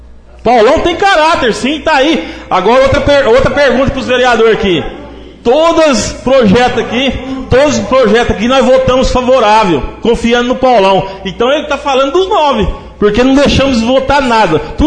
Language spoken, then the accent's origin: Portuguese; Planura, Minas Gerais, Brazil; born there; Eu sou nascido em Planura, acompanho a política de Planura